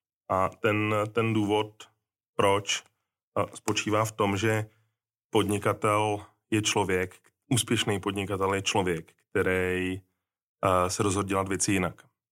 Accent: Prague, Czechia; now in Brno, Czechia; Takže my jsme z Prahy, já jsem studoval v Praze, ale vlastně na výšku jsem šel do Brna a už jsem zůstal. Takže já teda žiju v Brně

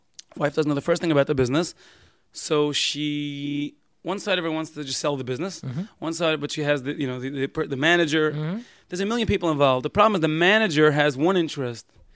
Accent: Brooklyn, New York, United States; I'm from Brooklyn. Yeah. I speak fast.

